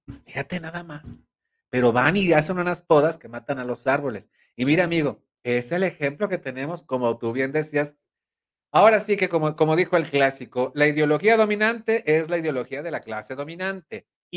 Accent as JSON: {"language": "Spanish", "region": "Puebla", "country": "Mexico", "said": "yo que me considero una pieza poblana perfecta, moldeada en el norte, horneada"}